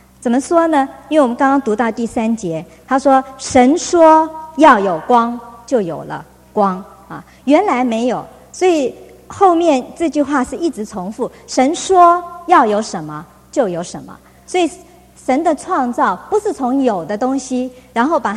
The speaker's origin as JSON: {"language": "Chinese", "country": "China", "said": "跟我们中国人很像，他们拜各种的神啊"}